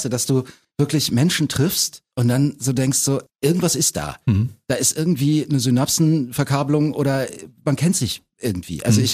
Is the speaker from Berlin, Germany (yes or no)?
yes; Berlin, Germany; born or raised there